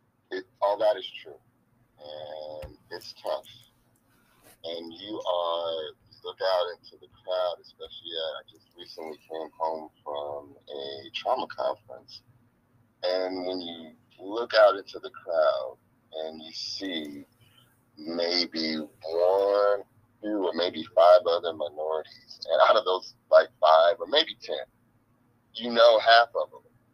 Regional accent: Los Angeles, California, United States; I hail from LA. I was born in South Central.

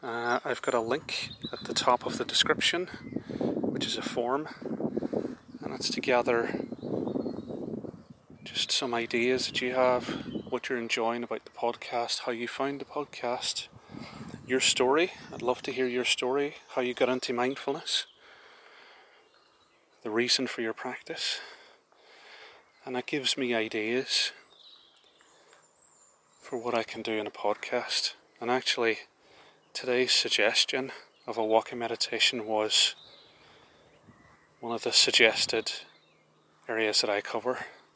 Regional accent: Ireland; whenever I was growing up in Ireland, we called them dock leaves.

